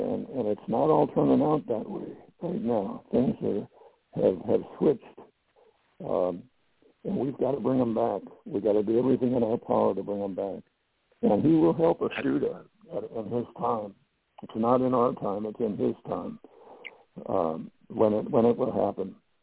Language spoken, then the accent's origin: English; United States; born there; I was born here in the United States.